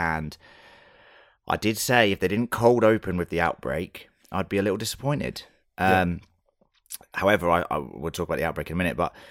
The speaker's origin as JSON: {"language": "English", "country": "United Kingdom", "lives_now": "Australia", "said": "Obviously, being British"}